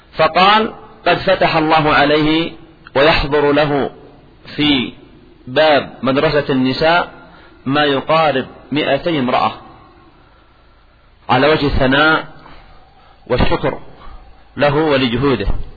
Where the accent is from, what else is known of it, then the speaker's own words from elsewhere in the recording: Yemen; ونحن في بلادنا اليمن لنا نعم خاصة